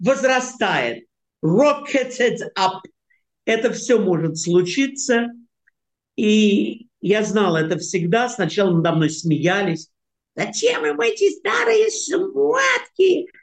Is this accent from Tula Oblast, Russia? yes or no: no; Moscow, Russia; moved away as an adult; now in France; Во-первых, я родился в Москве и жил там до 23 лет. Потом эмигрировал во Францию. Потом приезжал урывками, когда разрешали, в 90-е годы.